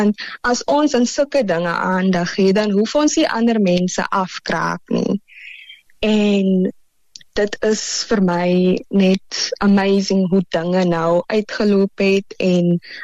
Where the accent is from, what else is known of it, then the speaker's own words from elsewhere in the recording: Kommagas, Northern Cape, South Africa; Ek het in Kommagas groot geword.